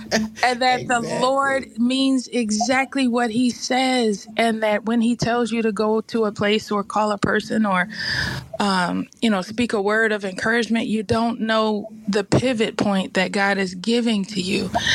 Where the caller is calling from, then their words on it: Boston, Massachusetts, United States; I am tapping in from Boston, Massachusetts this morning.